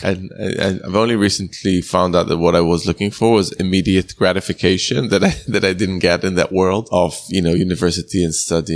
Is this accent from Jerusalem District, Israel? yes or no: yes; Jerusalem, Jerusalem District, Israel; because I grew up in Jerusalem, obviously with the Palestinian community and various Jewish communities